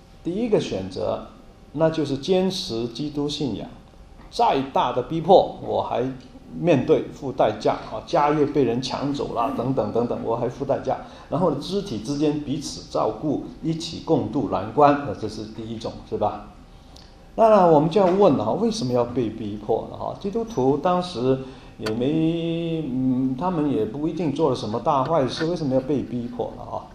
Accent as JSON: {"language": "Chinese", "region": "Guangdong", "country": "China", "said": "哎呀，我是广东人，知道吧？"}